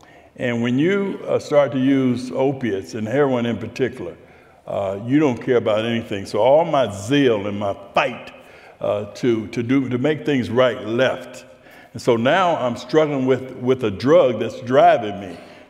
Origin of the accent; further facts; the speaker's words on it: Youngstown, Ohio, United States; I got out and I went back to my hometown, Youngstown, Ohio